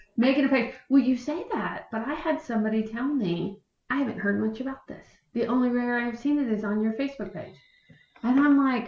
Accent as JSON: {"language": "English", "town": "New York City", "region": "New York", "country": "United States", "lives_now": "Atlanta, United States", "said": "New York City girl."}